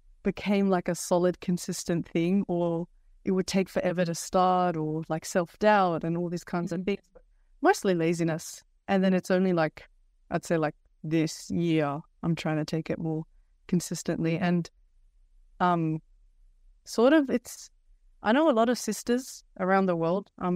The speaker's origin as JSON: {"language": "English", "town": "Pymble", "region": "New South Wales", "country": "Australia", "tie": "born or raised there", "said": "I grew up in Pimble and I grew up here in the hills."}